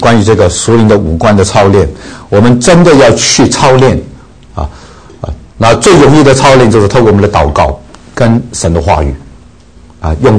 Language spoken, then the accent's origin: Chinese; China; 特别我们中国人最喜欢吃饭的，吃筵席的